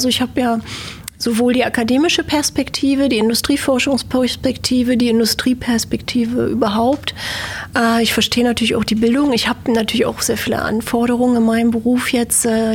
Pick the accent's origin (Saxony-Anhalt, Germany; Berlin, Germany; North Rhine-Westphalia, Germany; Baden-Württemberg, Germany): Berlin, Germany; Ich bin in Berlin aufgewachsen, bin hier zur Schule gegangen